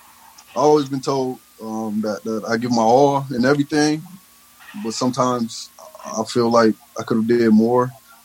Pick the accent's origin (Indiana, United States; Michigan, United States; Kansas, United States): Michigan, United States; Grand Rapids; now in Lansing, United States; I'm from Grand Rapids, but I live in Lansing.